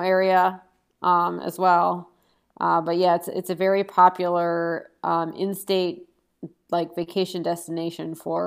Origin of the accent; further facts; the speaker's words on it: Cleveland, Ohio, United States; I'm an Indians fan. That's just, I'm from Cleveland.